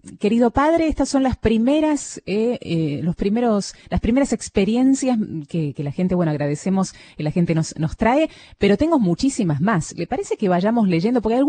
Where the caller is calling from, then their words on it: Mar del Plata, Buenos Aires Province, Argentina; de Mar del Plata.